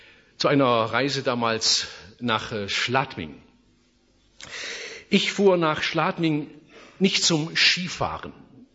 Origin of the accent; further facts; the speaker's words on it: Germany; Ich sagte, ich komme aus Deutschland.